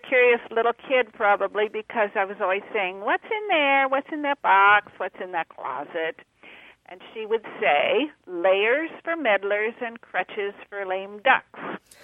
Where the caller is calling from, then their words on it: San Diego, California, United States; San Diego.